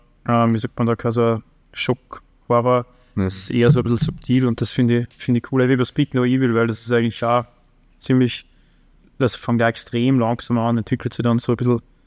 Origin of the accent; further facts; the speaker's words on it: Upper Austria, Austria; weil ich komme aus dem Mühlviertel.